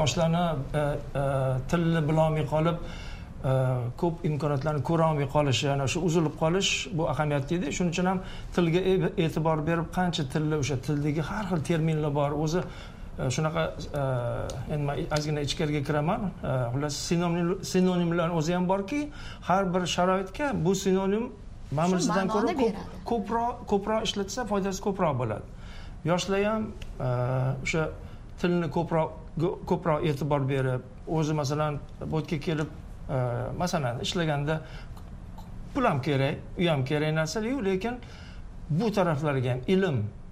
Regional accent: Tashkent, Uzbekistan; Toshkentda shunaqa muhitda katta bo'lganman o'zi.

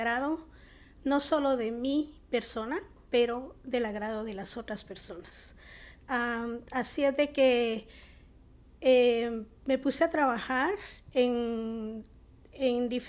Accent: Guatemala; soy guatemalteca

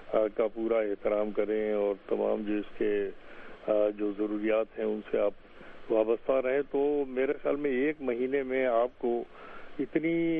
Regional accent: Bareilly, Uttar Pradesh, India; میری پیدائش سے پرورش تک اور آگے کی عمر کی منزلیں طے کرنے تک کیونکہ بریلی میں رہنے کا اتفاق ہوا, تو اس لیے

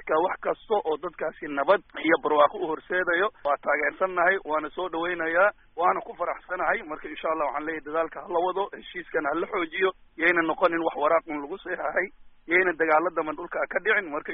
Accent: Kismayo, Lower Juba, Somalia; Waxaan ku dhashay, aan kasoo jeedaa magaalada Kismaayo.

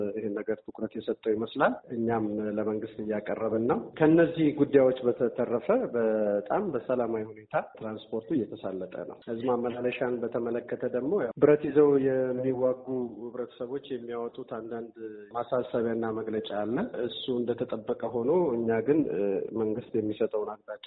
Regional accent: Addis Ababa, Ethiopia; now in Lalibela, Ethiopia; ምንም አዲስ አበባ ተወልጄ ባድግም በስራ ምክንያት ወደ ቅዱስ ላሊበላ አካባቢ ነው ስላለፉት 12-13 አመታት አካባቢ የኖርኩት።

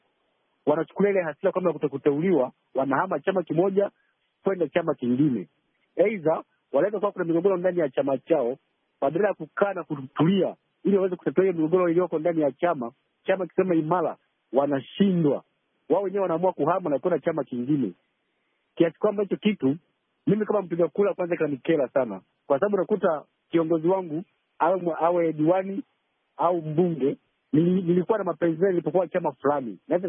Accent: Tanzania; hapa nyumbani kwetu Tanzania

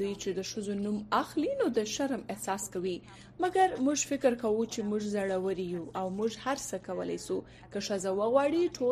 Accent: Afghanistan; زه چې کله هم دلته راسم ماته دا احساس کیږي لکه چې زه په افغانستان کې يم، د خپل وطن فضاوي او د خپل وطن خوړه

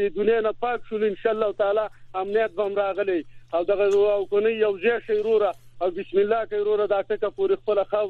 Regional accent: Afghanistan; مونږ افغانان یو

